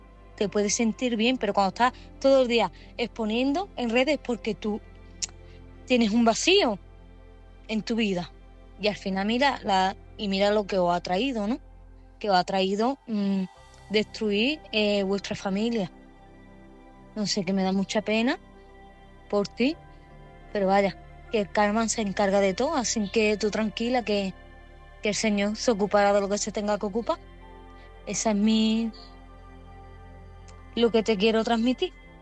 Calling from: Málaga, Andalusia, Spain; de Málaga.

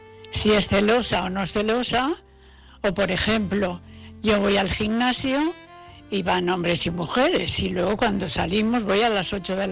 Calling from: Valencia, Valencian Community, Spain; Soy corresponsal de Valencia

